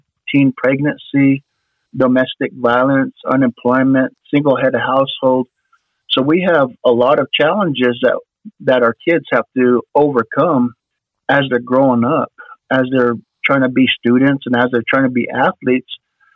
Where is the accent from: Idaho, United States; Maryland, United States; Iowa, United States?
Idaho, United States; Because I'm Nez Perce. I'm from Idaho.